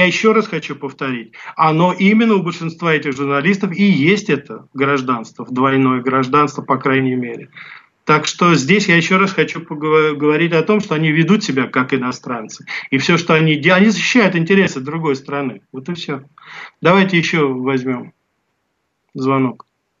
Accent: Russia; когда он узнал, что я журналист из России

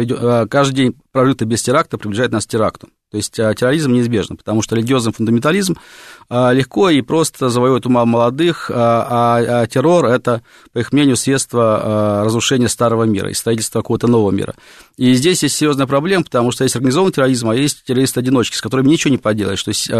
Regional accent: Russia; Они говорят, вы откуда? Я говорю, из России.

